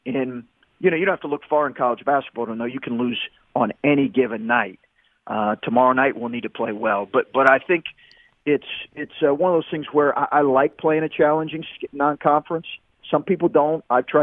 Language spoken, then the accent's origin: English; Lexington, Kentucky, United States; And I grew up in Lexington, Kentucky, and I compare it to just the fervor for Kentucky basketball there.